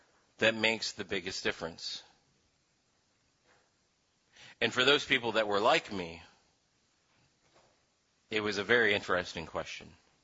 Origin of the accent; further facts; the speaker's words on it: United States; I thought about that in terms of who I am as an American.